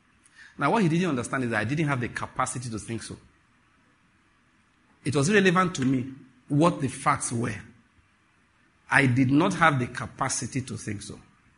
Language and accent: English; Ondo, Nigeria; I'm a Nigerian. Now let's talk a bit. I'll get back to my message. I was born in Ondo State. Both of my parents are from there. I grew up my first part of my life there.